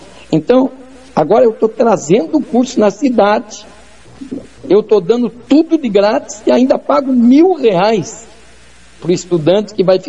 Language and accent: Portuguese; Tomazina, Paraná, Brazil; born there; also born or lived in Curitiba; eu nasci em Tomazina e fui para Curitiba com 18 anos estudar